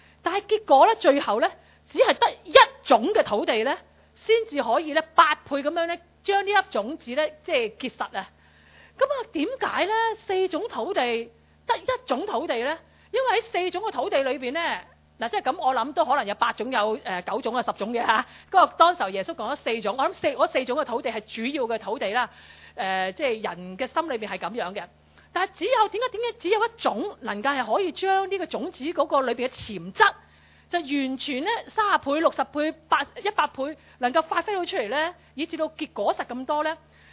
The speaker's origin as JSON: {"language": "Cantonese", "country": "China", "said": "即系我中国人真系唔浪费噶"}